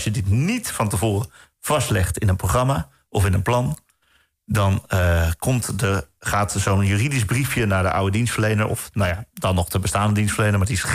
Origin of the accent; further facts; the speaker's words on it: Netherlands; maar ik denk dat wij als Nederlanders best bereid zijn om met elkaar te praten.